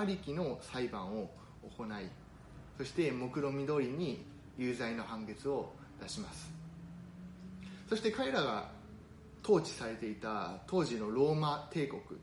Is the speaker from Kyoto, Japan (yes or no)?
yes; Kyoto, Japan; 私自身は京都で育ったんですけれども